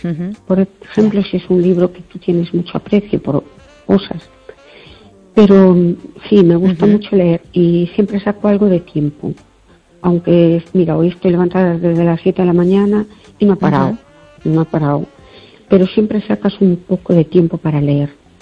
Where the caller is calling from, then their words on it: Perlío, Galicia, Spain; de Perlío